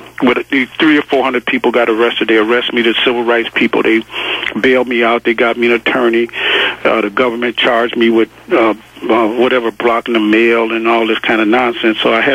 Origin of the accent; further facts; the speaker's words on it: Detroit, Michigan, United States; As a youngster, I grew up in Detroit, and you know, Detroit is a racist city, and you know, we lived across. When we finally did move off the east side and move to the west side